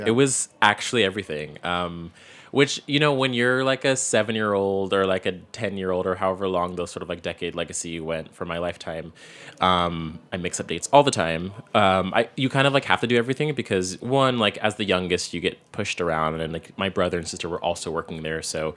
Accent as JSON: {"language": "English", "region": "Virginia", "country": "United States", "tie": "born or raised there", "said": "My hometown is in Virginia. Both parents being of Jamaican descent, or actually from Jamaica, I should say. I'm from Jamaican descent."}